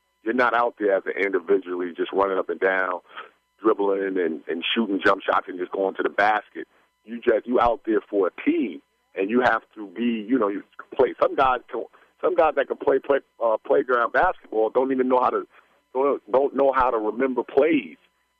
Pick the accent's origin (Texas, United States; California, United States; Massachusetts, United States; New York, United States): New York, United States; Queens; I played all over in every borough. I was from Queens. I played in Harlem, Manhattan, Brooklyn, Bronx.